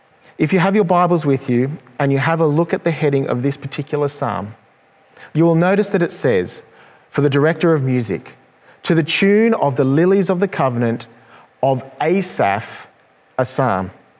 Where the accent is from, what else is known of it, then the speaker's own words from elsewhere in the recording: Australia; particularly as Australian men, we aren't really known for expressing our feelings or sharing our emotions.